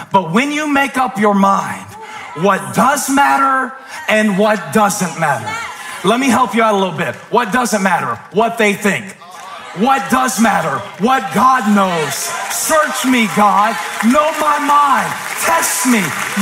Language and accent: English; Moncks Corner, South Carolina, United States; now in Charlotte, United States; I don't know if it was just growing up in Monk's Corner. You didn't have to decide where to send your kids to school. There were two. I moved to Charlotte.